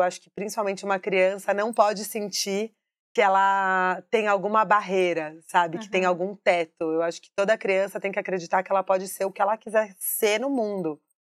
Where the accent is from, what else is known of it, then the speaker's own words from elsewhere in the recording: São Paulo, Brazil; Eu sou paulista, nascida e criada em São Paulo, uma mistura de muitas etnias, né? Minha mãe é filha de inglesa com um judeu da Rússia